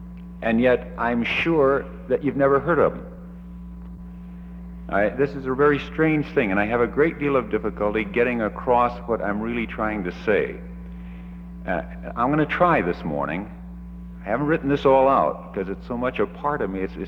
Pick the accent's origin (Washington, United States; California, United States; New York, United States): Washington, United States; Seattle; Geographically, I come from Seattle.